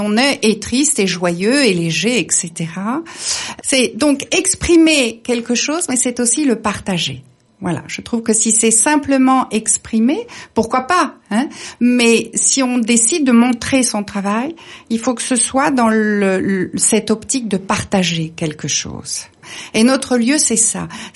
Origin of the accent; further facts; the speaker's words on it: Paris, Île-de-France, France; also born or lived in Burgundy / India; now in Tarn-et-Garonne, France; on est parisien au départ, on a vécu en Bourgogne, on a vécu en Inde, on travaille à Bangkok